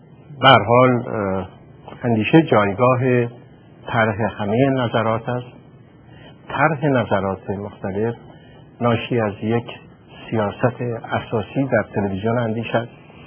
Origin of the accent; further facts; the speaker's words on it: Iran; بدون ترجیح آبروی معمول خودم به عنوان یک ایرانی معمولی بر سر این قمار نخواهم گذاشت